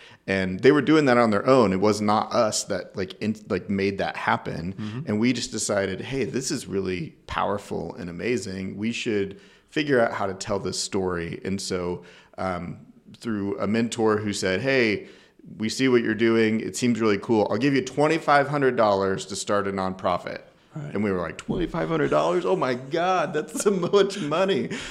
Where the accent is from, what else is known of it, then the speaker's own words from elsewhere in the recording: Salina, Kansas, United States; I grew up in Salina. Never really thought about Wichita growing up.